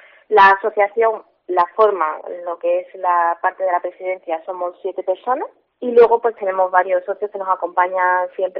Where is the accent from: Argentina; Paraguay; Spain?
Spain; Seville, Andalusia; moved away as an adult; now in León, Spain; Bueno, yo soy sevillana, que llevo unos años aquí en León